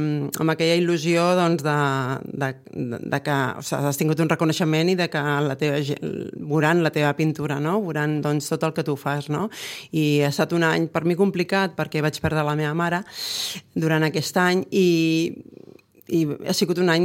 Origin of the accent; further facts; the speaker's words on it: Catalonia, Spain; Vinc del Maresme, he estiuejat tota la meva vida a la Costa Brava, des de molt petita.